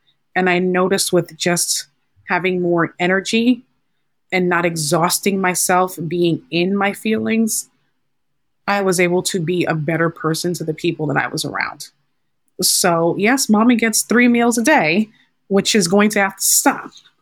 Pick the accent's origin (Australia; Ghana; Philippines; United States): Ghana; I am the only girl in my family. I'm Ghanaian.